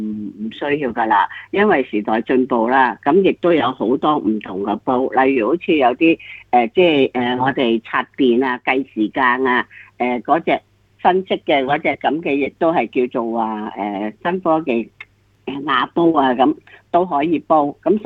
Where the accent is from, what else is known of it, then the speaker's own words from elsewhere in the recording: China; 对我哋中国人嚟讲